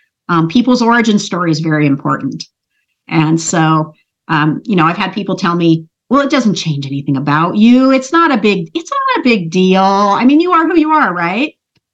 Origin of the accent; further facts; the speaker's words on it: Oregon, United States; know, this year with the legislature having issues in Oregon. So it really hasn't gone anywhere in my home state.